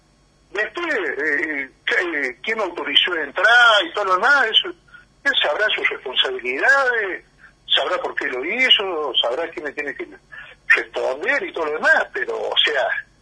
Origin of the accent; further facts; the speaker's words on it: Argentina; vos viste cómo somos los argentinos, especialistas en eso.